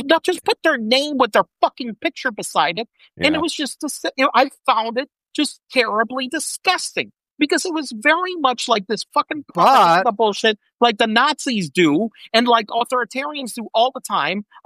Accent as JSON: {"language": "English", "country": "Puerto Rico", "tie": "born or raised there", "moved": "as an adult", "lives_now": "United States", "said": "I was born and raised in Puerto Rico."}